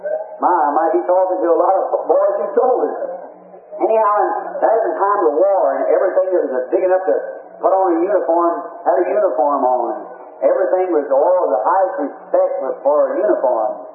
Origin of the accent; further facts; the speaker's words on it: United States; I'm American. I love my nation.